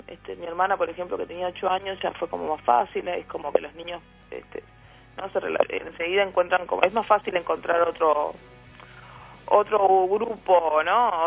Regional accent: Cuba; Yo me crié en Cuba

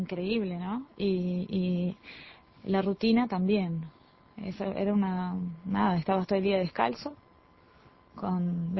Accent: Israel; Yo soy israelí.

